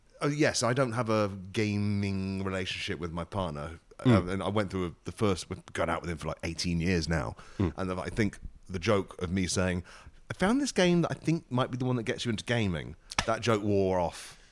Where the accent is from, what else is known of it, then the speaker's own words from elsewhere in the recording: Midlands, United Kingdom; I'm from the Midlands. I can get along with both sides.